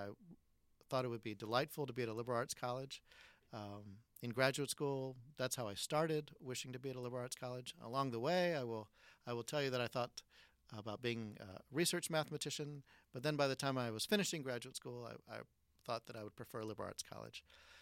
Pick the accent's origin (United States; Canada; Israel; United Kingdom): United States; Hartsville, South Carolina; moved away; also born or lived in Lombard, United States; So my family moved there when I was three, and so that's where I grew up.